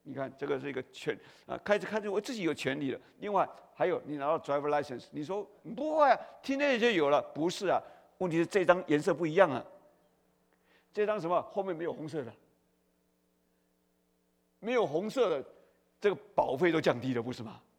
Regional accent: Taiwan; 我们从台湾来都唱过一首歌

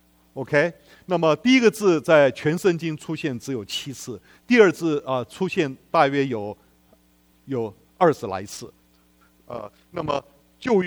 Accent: Yilan County, Taiwan; 我小时候在台湾长大，那时候台湾我们知道我们最害怕的是霍乱啊。

